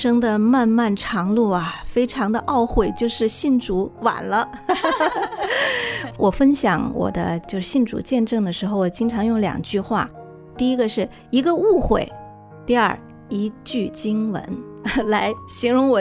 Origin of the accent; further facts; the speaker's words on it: Sichuan, China; also born or lived in Shaanxi; 因为我出生在陕西，但是随后又跟着父母一起回到了四川